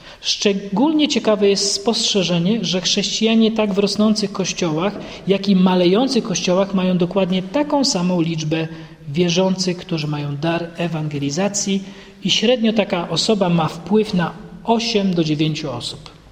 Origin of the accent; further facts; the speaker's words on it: Cieszyn, Silesian Voivodeship, Poland; W zborze w Cieszynie, gdzie się wychowywałem, u Zielonych